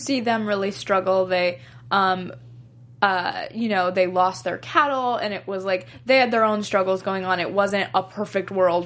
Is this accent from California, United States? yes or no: yes; California, United States; I grew up in Northern California, like the bonfire, like the beach bonfire